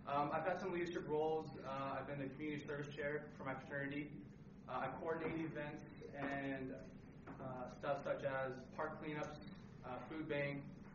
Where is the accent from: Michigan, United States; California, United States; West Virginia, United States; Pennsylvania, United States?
California, United States; Riverside; I'm from Southern California, down in the Riverside area.